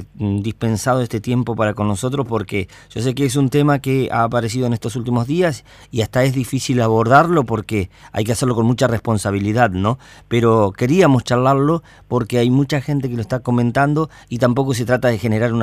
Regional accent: Cerrito, Entre Ríos, Argentina; Hoy, por ejemplo, yo soy de Cerrito, hoy hay fiesta de la tradición

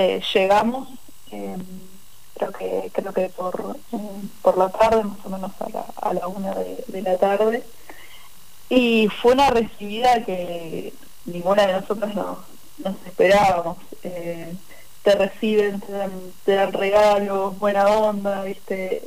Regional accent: Argentina; Como argentino te pone orgulloso

